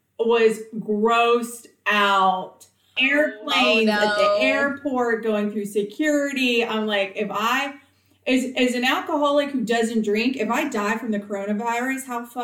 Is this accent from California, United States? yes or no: no; Virginia Beach, Virginia, United States; I grew up in Virginia Beach, pretty safe area, right?